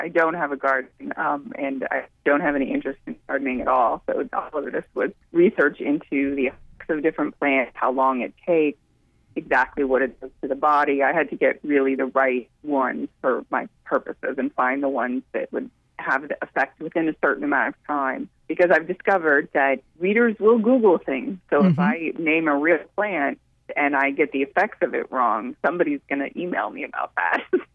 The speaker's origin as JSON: {"language": "English", "region": "California", "country": "United States", "said": "I come from California, and those back east old world schools always had a certain mystique about them for me"}